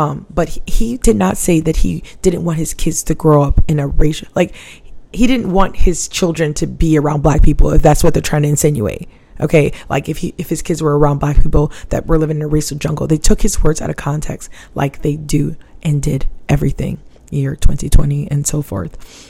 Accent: Hawaii, United States; Like, growing up in Hawaii, like, the struggle's real, okay? I mean, let's not negate the fact that, you know, we speak broken English in Hawaii.

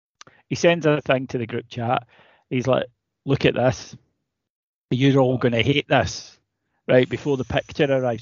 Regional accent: United Kingdom; I'm very British, right? I mean, I am very British, and I accept this as I've got older.

